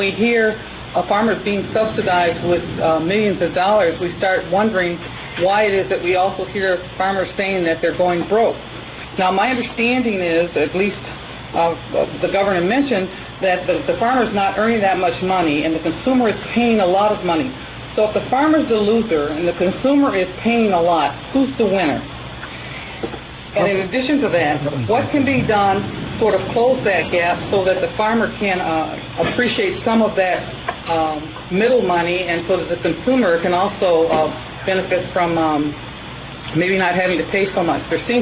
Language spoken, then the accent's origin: English; St. Paul, Minnesota, United States; I'm from St. Paul, and I work at the Glenwood-Lindale Community Center.